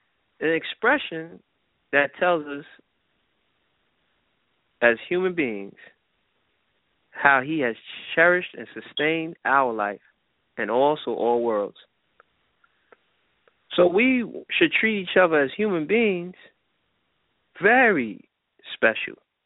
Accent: United States; born there; I'm 6'5", 6'1", I'm, you know, brown and yellow, you know, I was here and this, and I was born in America.

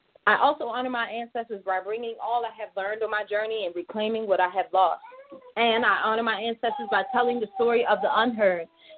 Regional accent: Baltimore, Maryland, United States; a conversation on the correlations I find between my hometown of Baltimore and the motherland, specifically Senegal.

